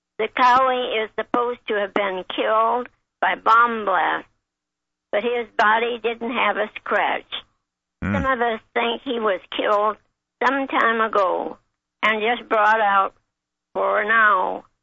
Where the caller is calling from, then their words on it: Humboldt, California, United States; from Humboldt.